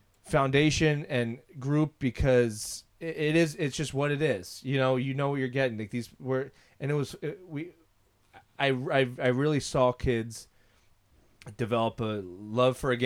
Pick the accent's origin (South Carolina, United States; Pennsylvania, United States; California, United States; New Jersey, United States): Pennsylvania, United States; Nazareth; growing up in Nazareth, there was a place